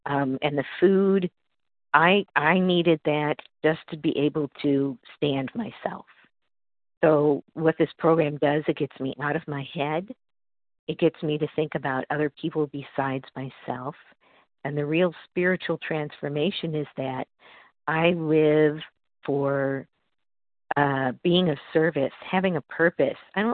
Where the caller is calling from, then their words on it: Massachusetts, United States; I'm calling from Massachusetts.